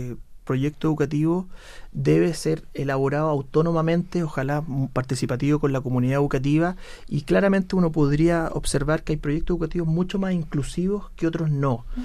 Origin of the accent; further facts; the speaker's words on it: Chile; nosotros como chilenos debemos buscar